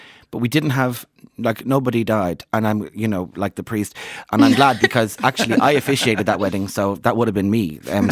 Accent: Ireland; We come from Ireland. We don't care. We've had all the potatoes.

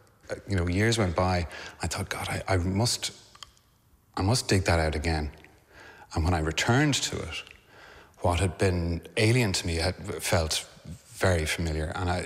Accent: Ireland; growing up as an Irish Catholic, you know, with a faith that spends a lot of its time regretting the past and with promises of a better future

